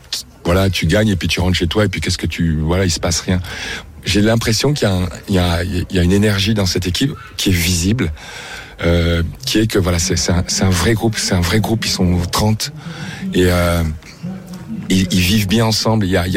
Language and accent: French; Paris, Île-de-France, France; Et j'étais allé à Munich, c'est bon, mais je suis parisien, tu vois.